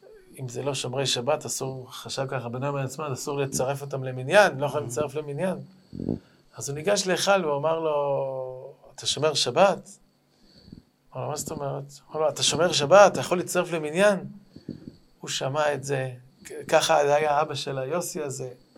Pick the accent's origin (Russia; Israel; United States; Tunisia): Israel; Haifa, Haifa District; אני גם בתור חיפאי, אז גם לחיפה הגיעו הרבה רוסים